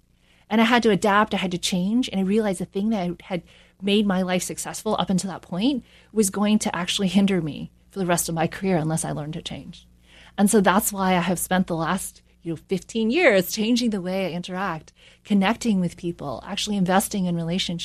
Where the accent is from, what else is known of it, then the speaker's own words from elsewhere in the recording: New York, United States; born there; And the thing is, I was born in New York. So I said, I should go back to New York.